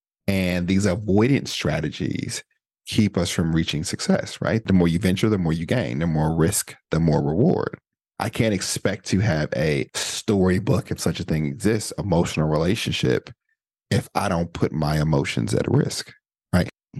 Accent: Midwest, United States; I'm from the Midwest, so we had basements.

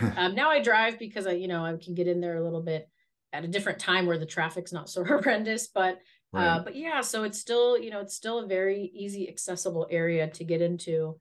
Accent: Oakland, California, United States; Yes, I'm from the West Coast. I thought you were going to say San Francisco. I'm from the Oakland area. So I'm right in the East Bay.

